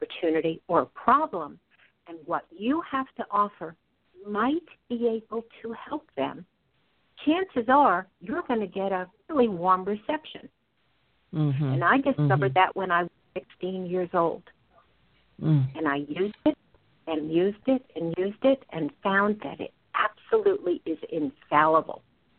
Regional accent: New York City, New York, United States; I grew up in New York City. I belonged to a teen fashion group put on by a local department store.

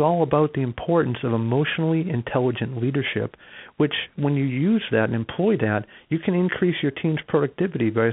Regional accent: Boston, Massachusetts, United States; now in Jacksonville, United States; So I was born and raised in the Boston, Mass. Area. So my dad was a career military. He's since passed. But it made me move around a little bit.

